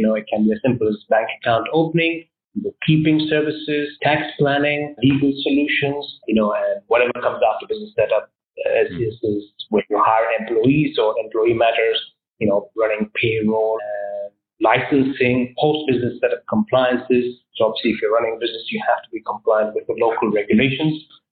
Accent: Canary Islands, Spain; first language Spanish; English is a second language; I was born and brought up in Spain, so obviously I do speak Spanish. Spanish is my native language

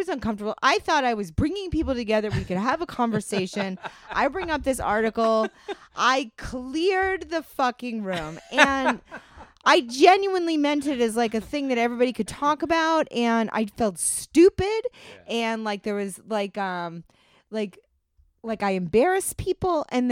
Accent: Maine, United States; I grew up in the Maine, so I've peed in the woods.

